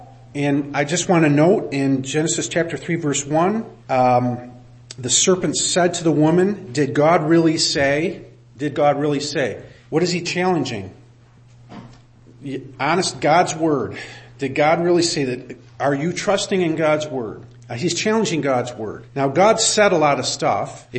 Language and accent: English; New York, United States; Now, I'm from New York, so I speak 20 times faster than Grand Rapidians.